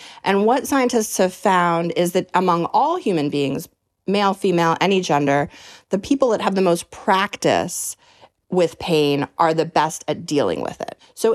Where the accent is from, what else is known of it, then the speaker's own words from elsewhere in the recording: New York, United States; this book really came out of my experience growing up in New York's Hudson Valley. I lived on a property with my grandma.